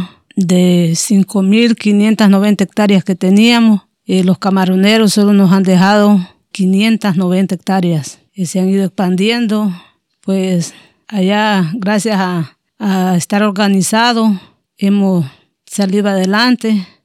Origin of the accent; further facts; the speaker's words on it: El Triunfo, Choluteca, Honduras; vengo de Honduras, del municipio del Triunfo, departamento de Choluteca, y mi comunidad se llama Agua Caliente y pertenezco al Triunfo.